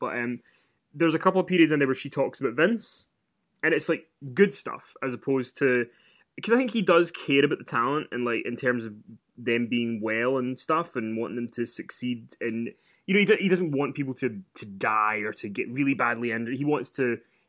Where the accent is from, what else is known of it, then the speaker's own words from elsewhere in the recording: New York, United States; I'm from New York. What do you mean Guns Welcome?